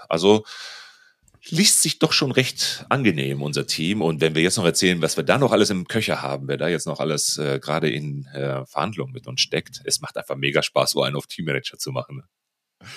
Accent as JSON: {"language": "German", "region": "North Rhine-Westphalia", "country": "Germany", "said": "Wir kommen beide aus Ostwestfalen. Paderborn ist in der Nähe."}